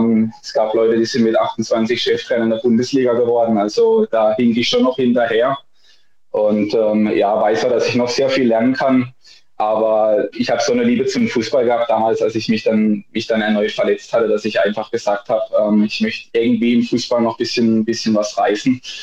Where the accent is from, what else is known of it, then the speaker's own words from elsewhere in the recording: Rastatt, Baden-Württemberg, Germany; Ich komme ursprünglich aus Rastatt. Es ist ungefähr eine halbe Stunde weg von Oberachern